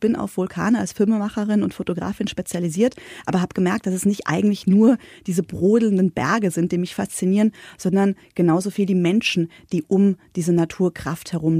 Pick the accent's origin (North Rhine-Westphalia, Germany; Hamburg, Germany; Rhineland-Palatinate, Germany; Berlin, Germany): Rhineland-Palatinate, Germany; Enkenbach-Alsenborn; Genau, ich komme aus Enkenbach-Eisenborn, aus dem Ortsteil Eisenborn